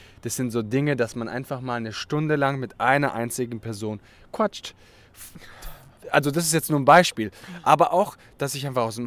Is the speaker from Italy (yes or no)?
yes; Italy; German is a second language; now in Germany; also ich bin ja Italiener, aber wohne in Deutschland schon so lange